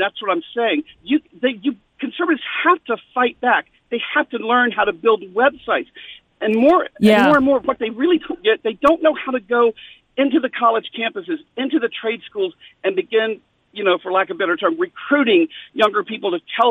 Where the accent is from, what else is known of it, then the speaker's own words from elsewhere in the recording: Deep South, United States; so I'm from the Deep South, right? And so the conservatism that I grew up around, very different from that here in the Northeast that we see, right?